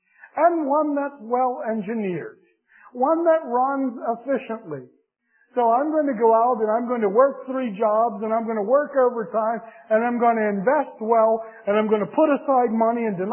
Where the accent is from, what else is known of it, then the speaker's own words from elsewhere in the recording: Pennsylvania, United States; or Philadelphia. I had to slip that in on behalf of my home state.